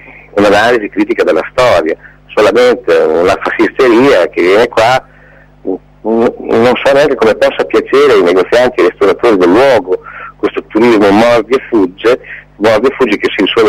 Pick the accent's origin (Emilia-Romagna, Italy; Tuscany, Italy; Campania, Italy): Emilia-Romagna, Italy; Predappio; io sono di Predappio da sempre, abito qua da sempre